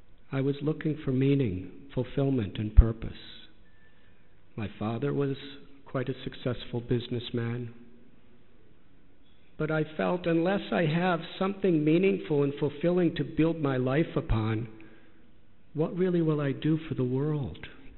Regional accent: Chicago, Illinois, United States; I was born and raised in Chicago, America, in the 1960s, which was a time of great social turbulence.

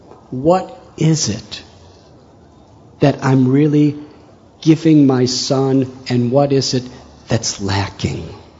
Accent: Chicago, Illinois, United States; When I was just a young boy growing up in Chicago area, a particular story that I used to hear really made me think

